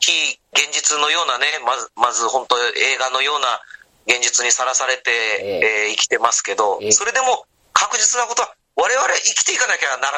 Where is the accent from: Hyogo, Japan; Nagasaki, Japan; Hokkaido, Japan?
Nagasaki, Japan; Goto; 僕やっぱ五島出身で、肌も色黒く焼けててね